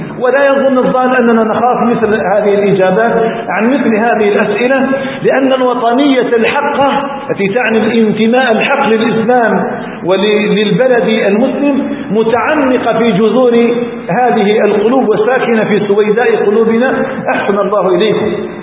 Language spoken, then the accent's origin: Arabic; Algeria; ندعو الله تعالى سبحانه أن يجعل بلدنا الجزائر آمنا مطمئنا